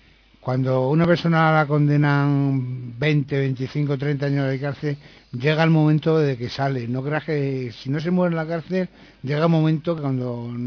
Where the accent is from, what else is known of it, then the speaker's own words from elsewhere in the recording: Madrid, Community of Madrid, Spain; Porque yo tengo muchos amigos en mi barrio, que soy de Barrio del Pilar